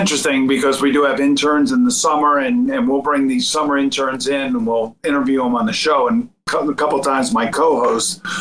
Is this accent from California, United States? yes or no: no; New York, United States; I grew up here in New York and I was a fan first.